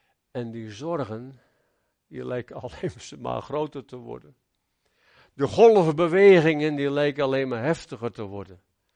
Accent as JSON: {"language": "Dutch", "town": "Katwijk", "region": "South Holland", "country": "Netherlands", "tie": "born or raised there", "said": "Ik ben in Katwijk geboren en getogen en ik weet hoe de zee tekeer kan gaan."}